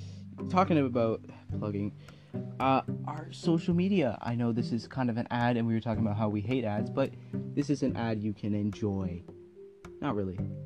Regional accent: Canada; We wish Canadians were, because we're Canadian.

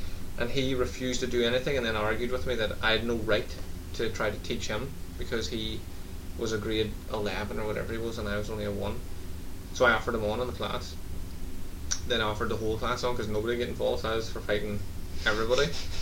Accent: Ireland; everyone, like, especially being Irish, everyone you've ever said you want tea takes it.

